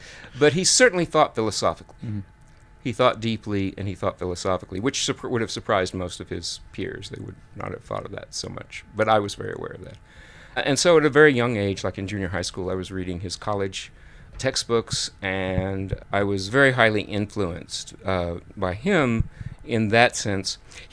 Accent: Amarillo, Texas, United States; born there; So I was born in Texas, in Amarillo, which is way up north.

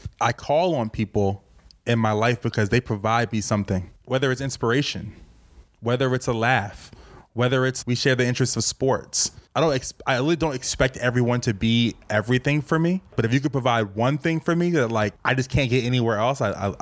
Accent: Virginia, United States; I have no control that I was raised in Virginia. I had no control of where I went to high school.

